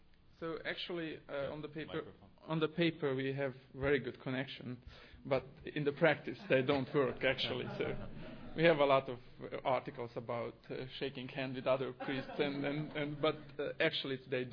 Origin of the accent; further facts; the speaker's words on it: Romania; first language Hungarian; English is a second language; So I myself, I'm a Hungarian. So my mother tongue is Hungarian, but I live in Romania. And then my church is a Reformed church, which is again a minority church.